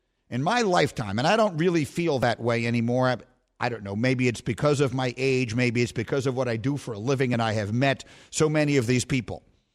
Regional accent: New York, United States; I was a Knicks fan growing up in New York

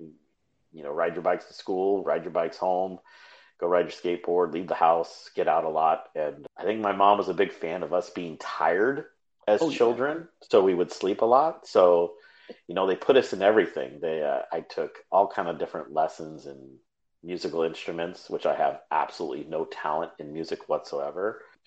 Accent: Manteca, California, United States; Oh, well, I was born and raised in Manteca, California. And I guess that's considered Northern California, even though it's right in the middle. It's right in the Central Valley, just south of the state capital, Sacramento.

